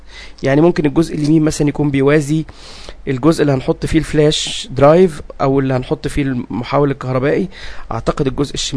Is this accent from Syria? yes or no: no; Egypt; بس احنا عندنا في مصر للأسف ما بنشتغلش بنظام التلات مداخل، بنشتغل بالنظام الأوروبي.